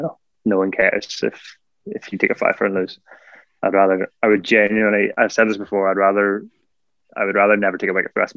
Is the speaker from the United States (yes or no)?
no; Ireland; But at the minute, I'm an Irish player and happy to stay that way.